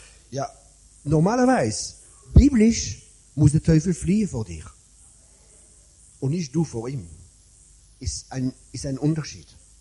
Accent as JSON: {"language": "German", "country": "France", "second_language": "German", "said": "ich komme aus Frankreich"}